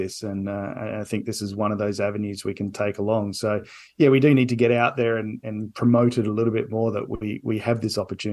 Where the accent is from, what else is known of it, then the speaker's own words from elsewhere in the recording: Australia; now in Canada; Canadian, and I say that as an Australian Canadian